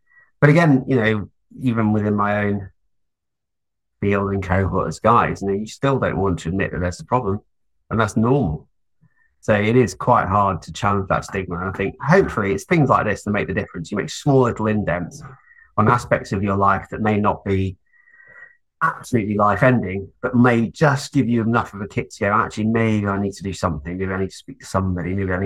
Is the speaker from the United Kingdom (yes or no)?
yes; Stoke-on-Trent, West Midlands, United Kingdom; I grew up in Stoke-on-Trent